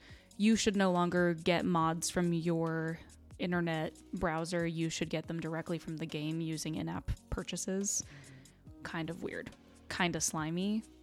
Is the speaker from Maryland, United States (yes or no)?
no; Las Vegas, Nevada, United States; I'm from Vegas, so it's like going home. It looks just like it.